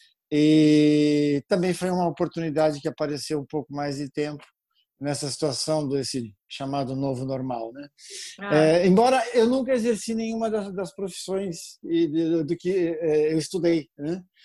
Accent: Milan, Lombardy, Italy; Não, na verdade, eu nasci em Milão, na Itália.

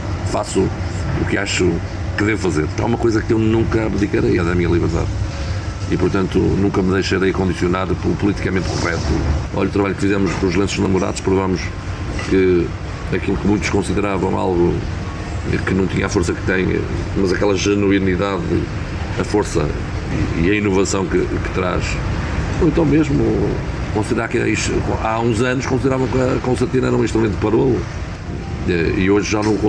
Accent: Moura, Alentejo, Portugal; Tenho orgulho em pertencer a uma terra como Moura, onde as minhas raízes vêm de gente pobre

